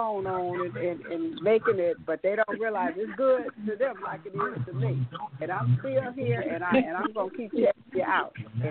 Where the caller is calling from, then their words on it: Texas, United States; I'm calling from Texas. And right now I'm in Virginia.